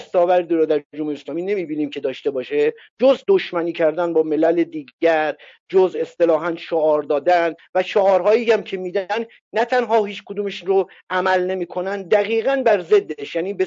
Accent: Iran; وقتی من چنین خبری رو میشنوم به عنوان یه ایرانی، چه داخل چه خارج از کشور

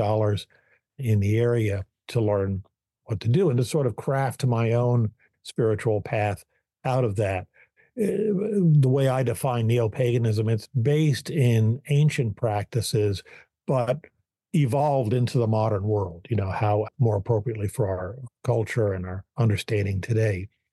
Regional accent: New Jersey, United States; born there; moved away; also born or lived in Eastern Tennessee / California / Bergen County; No, I was born up in New Jersey.

